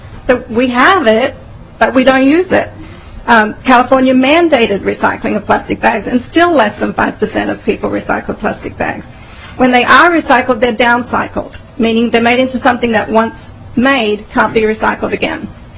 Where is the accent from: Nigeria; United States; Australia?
Australia; I'm from Australia